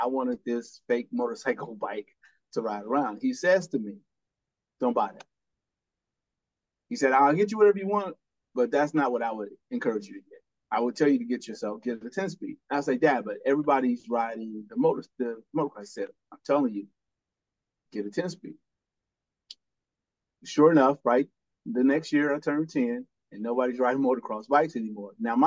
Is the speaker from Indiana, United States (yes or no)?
yes; Gary, Indiana, United States; and I'm originally from Gary, Indiana. So Gary, at the time I was there, was the most segregated city in America.